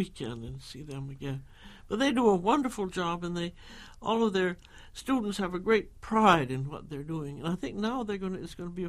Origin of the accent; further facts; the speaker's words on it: United States; we have a place in Santa Barbara, and I love living in Cambridge, and I'm very American.